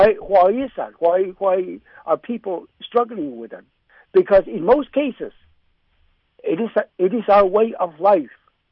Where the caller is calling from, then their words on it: Eek, Alaska, United States; I'm calling from Eek, Alaska.